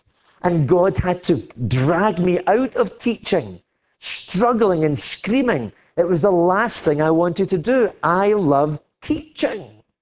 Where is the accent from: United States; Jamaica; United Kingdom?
United Kingdom; Glasgow, Scotland; When I grew up in Glasgow, in the East End of Glasgow, the toughest, poorest part of Glasgow. It's still the toughest, poorest part of Glasgow.